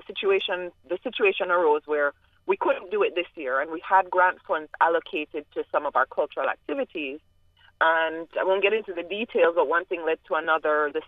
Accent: Jamaica; now in United States; Because when I was growing up in Jamaica, I would hear about the Caribbean, but I only knew Jamaican people and maybe one or two Trinidadians or what have you. When I came here to live in South Florida

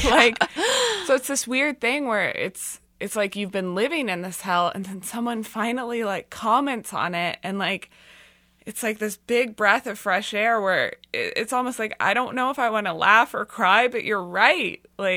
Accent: Kansas City, Missouri, United States; growing up in Kansas City with a mom who always had, you know, two or three jobs

